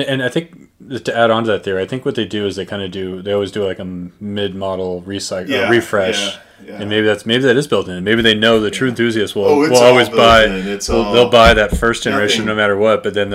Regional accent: Massachusetts, United States; I'm from the Massachusetts area. You would think it would be all about Carl Yastrzemski or Ted Williams or something

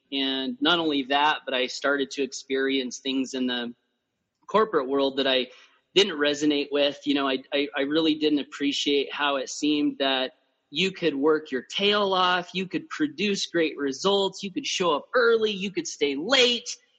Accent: Blackfoot, Idaho, United States; I was raised in Southeast Idaho, a little town called Blackfoot, which is the potato capital of the world.

